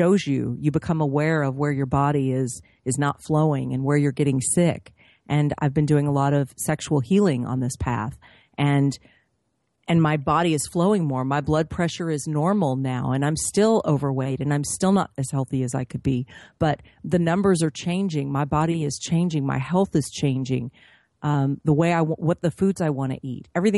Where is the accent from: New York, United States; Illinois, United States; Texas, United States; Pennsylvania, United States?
Texas, United States; going to Peru to work with the shaman when I was raised in Texas in the Bible Belt was a huge obstacle right there.